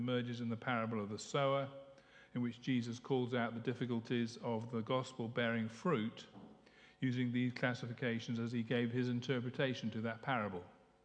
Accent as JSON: {"language": "English", "country": "United Kingdom", "tie": "born or raised there", "said": "I grew up with freedoms in Britain, democracy, and freedom of speech"}